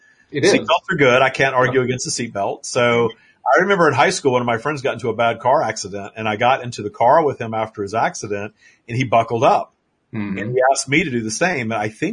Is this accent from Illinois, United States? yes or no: no; Louisiana, United States; Oh, yeah. I grew up in Louisiana. In Louisiana, we used to have these things called Frosty Factories.